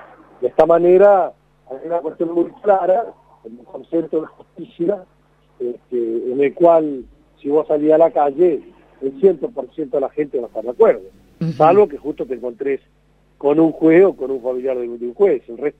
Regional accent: Argentina; yo ya tengo 53 años, y para aquellos que son más jóvenes, yo cuando me crié, en la Argentina no había divorcio

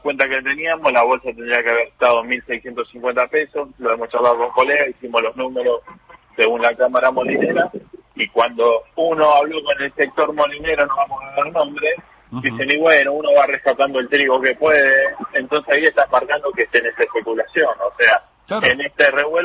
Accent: Villa Corina, Buenos Aires, Argentina; yo me crié en Villa Corina

